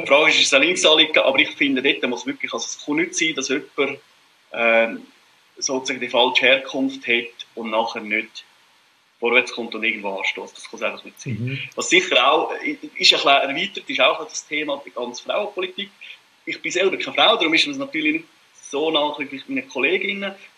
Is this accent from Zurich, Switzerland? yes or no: no; Glarus, Switzerland; Also, ich sage mal, bei mir zuhinterst in den Kanton Glarus, in den Bergen, dort ist es relativ entspannt.